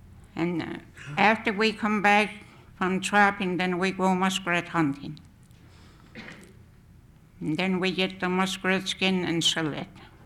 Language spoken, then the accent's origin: English; Chitina, Alaska, United States; born there; I was born in Chetna, but now I'm living in Coppison.